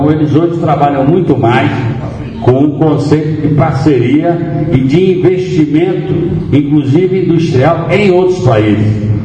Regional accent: Bahia, Brazil; Eu quero saber o que é bom para a minha terra, o que é bom para a Bahia e para o Brasil.

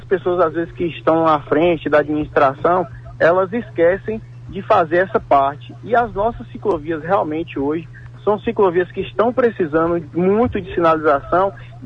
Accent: Vitória da Conquista, Bahia, Brazil; esse é o nosso papel como conquistense, né, como cidadão. Como brasileiro

